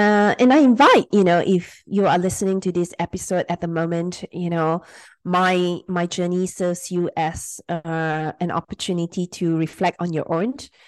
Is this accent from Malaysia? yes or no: yes; Malaysia; was I grew up in Malaysia.